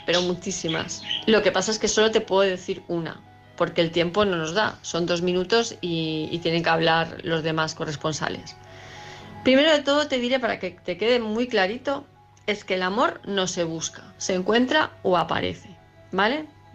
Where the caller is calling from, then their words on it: Palma de Mallorca, Balearic Islands, Spain; de Palma de Mallorca.